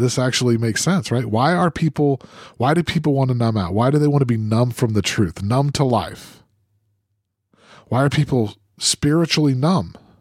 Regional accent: Utah, United States; I grew up in Utah. And when I grew up there, a large percentage of the Mormons were in that club.

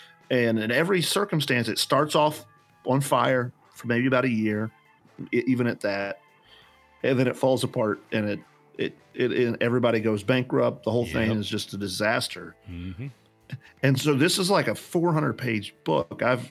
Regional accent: West Virginia, United States; When I grew up, Matt, I grew up in West Virginia, and in not the poorest of poor, but I wore Air Jordache to school

